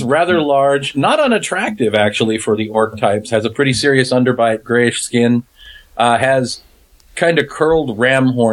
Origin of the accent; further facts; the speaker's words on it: Kansas, United States; I'm from Kansas.